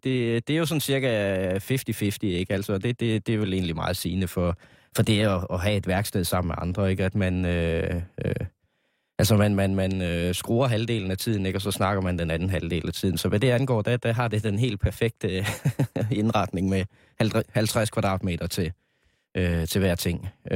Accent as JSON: {"language": "Danish", "region": "Jutland", "country": "Denmark", "lives_now": "Copenhagen, Denmark", "said": "Nu er jeg jo selv fra Jylland"}